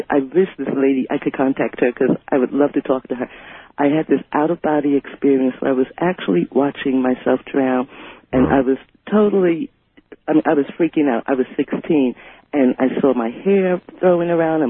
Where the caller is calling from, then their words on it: Richmond, Virginia, United States; I'm calling from Richmond, Virginia.